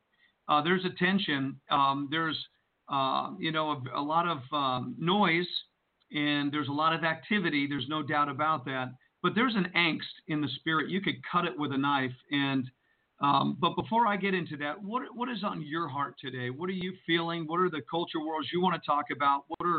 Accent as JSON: {"language": "English", "town": "Jersey City", "region": "New Jersey", "country": "United States", "tie": "born or raised there", "said": "I grew up in Jersey City. I don't mind coming to New York. I know the area like the back of my hand."}